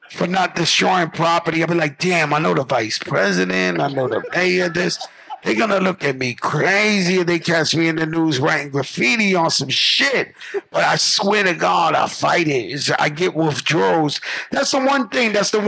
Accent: Bronx, New York, United States; Yeah, I'm from the Bronx where the shit invented. I wasn't that old. I was a kid.

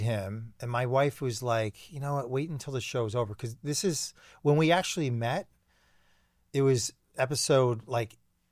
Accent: Connecticut, United States; We're both from Connecticut.

